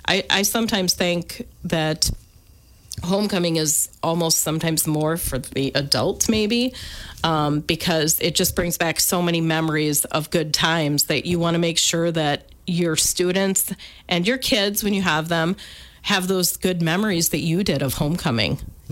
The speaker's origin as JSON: {"language": "English", "town": "Richland Center", "region": "Wisconsin", "country": "United States", "said": "Yep. I'm from Richland Center."}